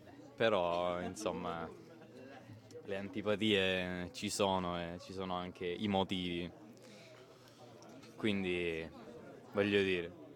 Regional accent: Castelmola, Sicily, Italy; vengo dalla Sicilia orientale, esattamente da Castelmola, che è vicino Taormina.

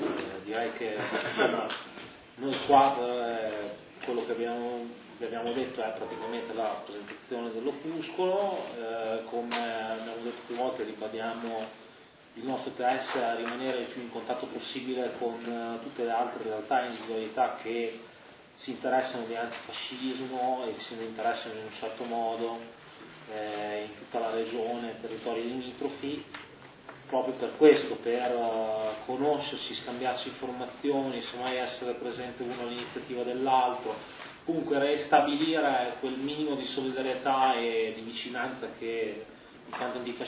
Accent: Milan, Lombardy, Italy; No, beh, io sono di Milano. Io sono di Milano.

